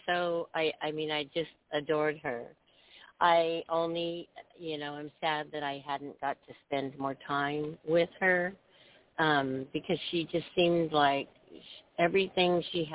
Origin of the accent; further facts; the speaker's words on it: California, United States; I'm from California, and I met Sharon in Ellensburg one night when I was stopped for the night.